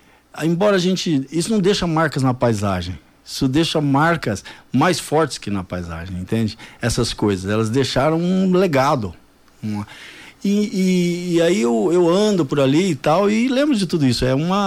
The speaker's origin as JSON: {"language": "Portuguese", "town": "Cianorte", "region": "Paraná", "country": "Brazil", "tie": "born or raised there", "also_born_or_lived": "Sumé, Paraíba", "said": "Às vezes eu falo que eu sou de Sumé, porque é onde eu nasci, tá no último pau de arara. Às vezes eu falo que eu sou de Cianorte, porque é onde eu cresci."}